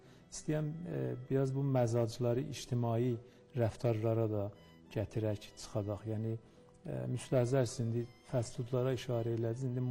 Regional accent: Tehran, Tehran Province, Iran; Mən də təqribən 3-4 yaşımdan Tehranda olmuşam, tamam təhsilat filan. İndi məsələn 3-4 ildir qayıtmışam və doğrudan da Tehranda tab gətirib qala bilmirəm.

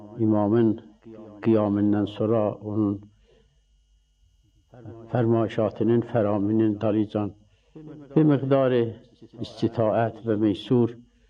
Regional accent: Mianeh, East Azerbaijan, Iran; now in Qom, Iran; Mən Miyanalıyam … və müqəddimatı Miyanada Əsatid Ulemanın məhzərində oxumuşam. 63 qəmərində də quma gəlmişəm.

